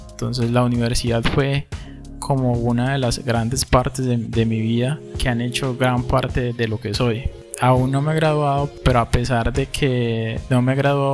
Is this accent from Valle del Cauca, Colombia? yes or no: yes; La Paila, Valle del Cauca, Colombia; Soy de la Paila Valle del Cauca.